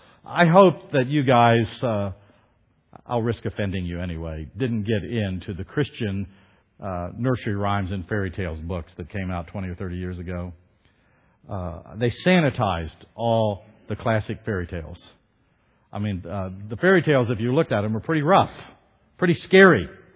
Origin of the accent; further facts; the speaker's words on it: Florida, United States; And I like this because we're from Florida. A big alligator is there in the swamp.